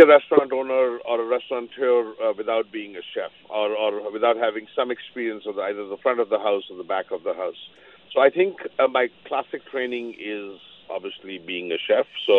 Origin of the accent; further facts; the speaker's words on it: India; English is a second language; because of my visa at the time and being an Indian, I was only allowed to work only for 6 months in, you know, in France or in Germany or in Switzerland